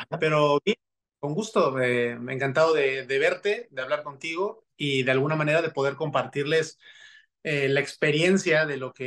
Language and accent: Spanish; Tuxtla Gutiérrez, Chiapas, Mexico; de Tuxtla, yo crecí en Chiapas y hacia allá voy porque me gusta regresar